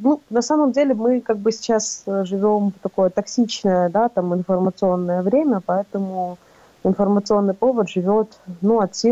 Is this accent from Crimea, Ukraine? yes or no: yes; Crimea, Ukraine; я крымчанка